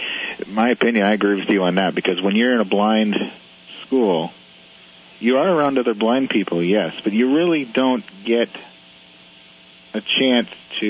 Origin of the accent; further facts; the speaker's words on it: Cottage Grove, Minnesota, United States; now in Missouri, United States; I'm not originally from Missouri. I'm originally from Minnesota.